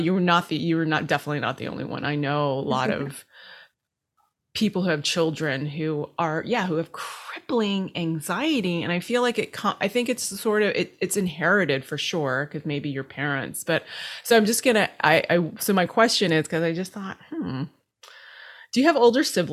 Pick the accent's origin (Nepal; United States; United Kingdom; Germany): Nepal; growing up, you know, I'm from Nepal, and I'm actually an immigrant